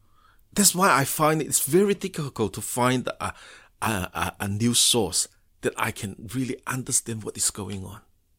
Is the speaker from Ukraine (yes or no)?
no; China; now in New Zealand; So even historically, right, like my children, they're from China. Both their parents are from China.